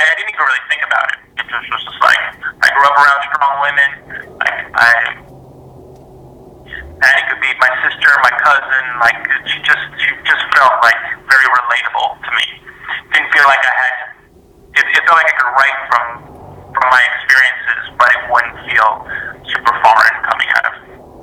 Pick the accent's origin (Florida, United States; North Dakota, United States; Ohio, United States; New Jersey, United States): New Jersey, United States; she just has this vibe that felt like the women that I grew up with in New Jersey.